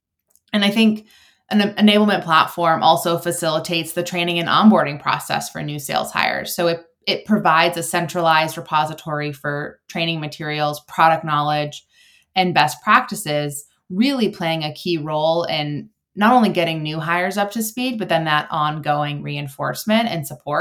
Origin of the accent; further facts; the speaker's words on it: Maine, United States; I am born and raised in Maine, and I'm actually now back in Maine with my family.